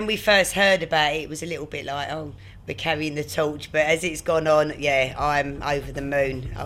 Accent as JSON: {"language": "English", "town": "Hackney", "region": "London", "country": "United Kingdom", "said": "I'm from Hackney in East London"}